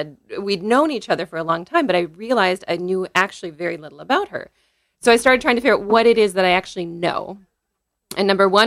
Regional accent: Minnesota, United States; Minnesota.

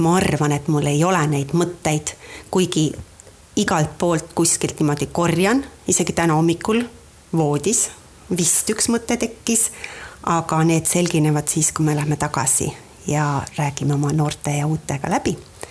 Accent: Lääne County, Estonia; olen Läänemalt.

